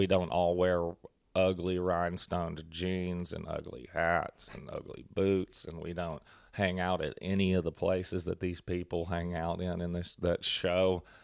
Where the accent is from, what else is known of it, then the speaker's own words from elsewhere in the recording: Nashville, Tennessee, United States; And, I'm not staying in Nashville forever. Sitting there watching my hometown be and it's being destroyed